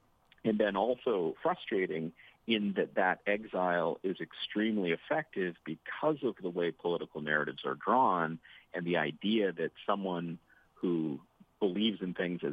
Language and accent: English; Pennsylvania, United States; So I grew up in Indiana County in western Pennsylvania, which is a county shaped exactly like the state of Indiana.